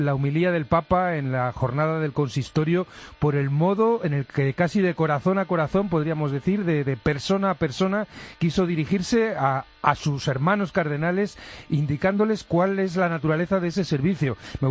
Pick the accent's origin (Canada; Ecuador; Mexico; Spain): Spain; Madrid, Community of Madrid; como españoles, como católicos y en mi caso también como madrileño